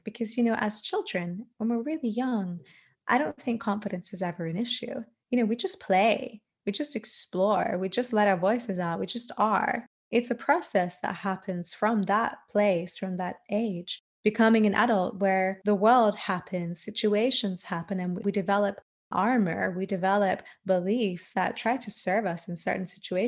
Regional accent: Australia; now in Germany; I live in Germany, although I'm Australian.

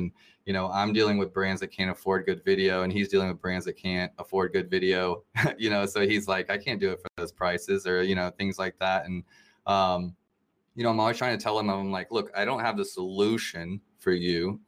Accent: Kansas City, Missouri, United States; I'm from Kansas City, Missouri, you know, around the same area.

